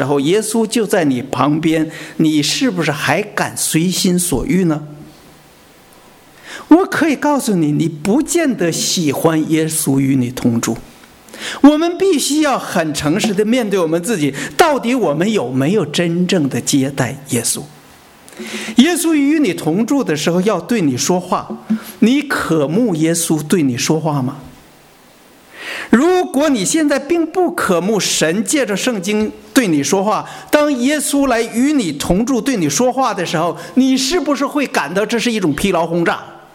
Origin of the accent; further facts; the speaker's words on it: China; 尤其我们中国人很好客，客人来的时候我们都很高兴。